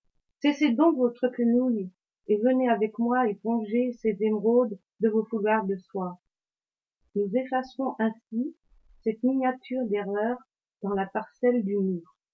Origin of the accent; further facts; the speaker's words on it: Pays de la Loire, France; alors que moi-même je suis d'une autre région. Je viens de Loire-Atlantique.